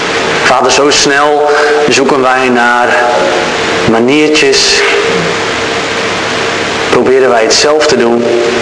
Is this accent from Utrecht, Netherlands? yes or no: no; Urk, Flevoland, Netherlands; Ik kom van Urk.